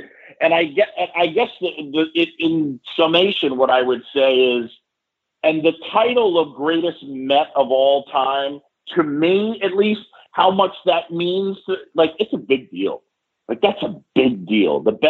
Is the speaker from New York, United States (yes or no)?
yes; New York, United States; I feel like because I grew up in New York, it's closer to me. I grew up in New York, a Phillies fan.